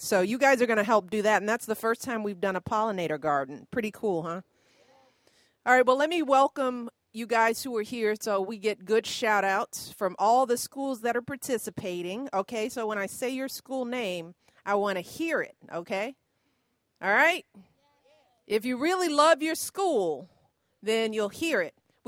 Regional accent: Chicago, Illinois, United States; Where am I from? Chicago.

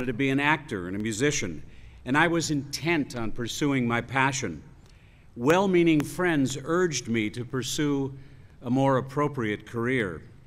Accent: United States; I'm an American with a disability who thinks the letter and spirit of this groundbreaking law has made my life better

